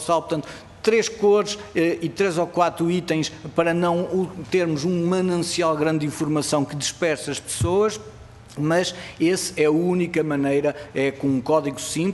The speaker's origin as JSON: {"language": "Portuguese", "region": "Norte", "country": "Portugal", "said": "já que eu sou do Norte."}